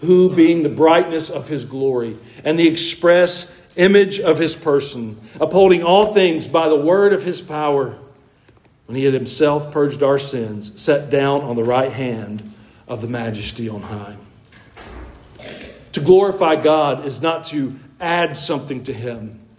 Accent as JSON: {"language": "English", "region": "Georgia", "country": "United States", "tie": "born or raised there", "lives_now": "Middle Tennessee, United States", "said": "I had to get used to that when I moved here. Growing up in Georgia, it was Lebanon."}